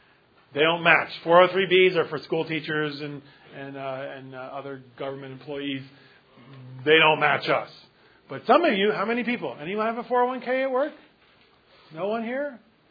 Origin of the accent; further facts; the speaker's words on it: Philadelphia, Pennsylvania, United States; moved away; He's from Philadelphia. I'm from Philadelphia. We're Italians, Goombas. You ever been to Philadelphia? You're not missing anything. Okay, but anyway, he moved out, I moved out